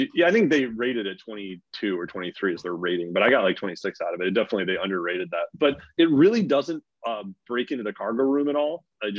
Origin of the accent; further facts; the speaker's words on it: East Coast, United States; I'm from the East Coast. Like, Northeast, you do not need a TRX.